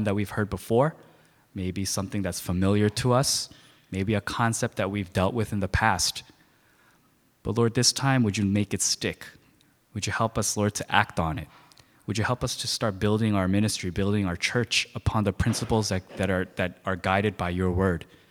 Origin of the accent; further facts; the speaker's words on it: New York, United States; I grew up in New York my whole life